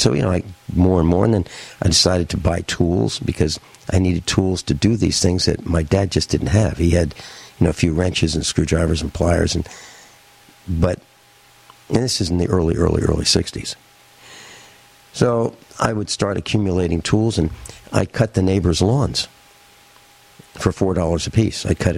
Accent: United States; I mean, as an American, as an Italian who became an American along with my grandmother

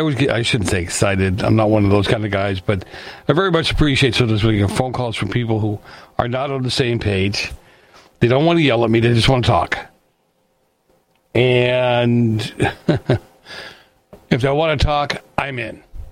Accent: Boston, Massachusetts, United States; I grew up in Boston. I mean, and in Boston, right? In the tenement buildings, in the old warehouses that were turned into apartment buildings.

